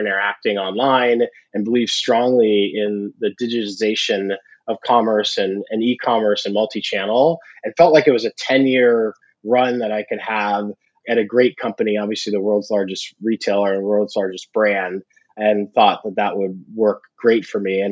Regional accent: Virginia, United States; I mean, so I grew up in Virginia, and I worked in consulting after going to the University of Virginia for undergrad.

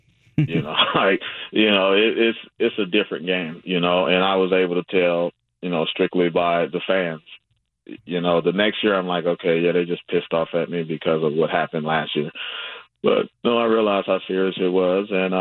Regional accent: Phoenix, Arizona, United States; like you said, I'm from Phoenix, Arizona.

